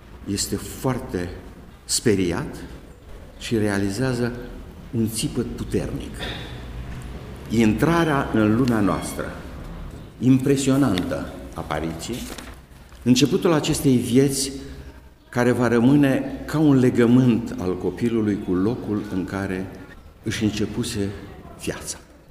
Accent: Mărculești, Florești District, Moldova; born there; M-am născut în Mărculești sat.

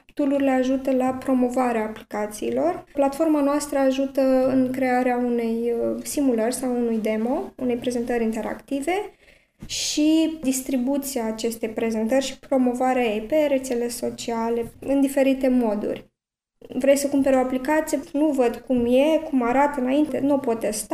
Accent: Pașcani, Iași County, Romania; also born or lived in Heidelberg, Germany; eu, de exemplu, vin din Pașcani, deci Iași, într-adevăr, s-a ridicat foarte, foarte mult. Și chiar e un oraș în care se poate trăi. La început aveam dubii că o să pot să trăiesc în România după ce am trăit într-un oraș absolut superb din Germania, Heidelberg

